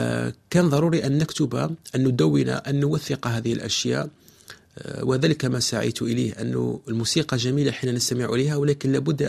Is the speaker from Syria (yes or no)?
no; Bou Saada, M'Sila Province, Algeria; born there; صحيح، يعني مدينة صغيرة من جنوب، مدينة كوسموبوليتية، تخيل مثلا أنا حيث أسكن،